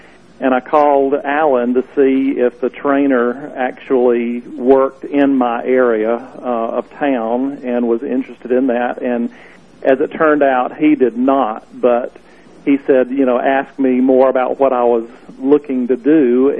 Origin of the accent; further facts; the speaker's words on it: Fayetteville, Georgia, United States; from Fayetteville, Georgia, which is a suburb of Atlanta, just south of Atlanta.